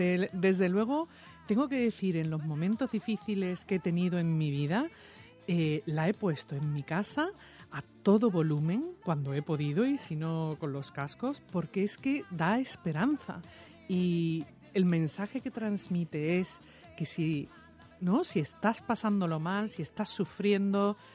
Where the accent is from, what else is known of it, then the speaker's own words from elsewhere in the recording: Seville, Andalusia, Spain; accent: Sevillian; also born or lived in New York, United States; now in Madrid, Spain; después mis padres se separaron y me fui a vivir a Sevilla, por eso tengo acento sevillano.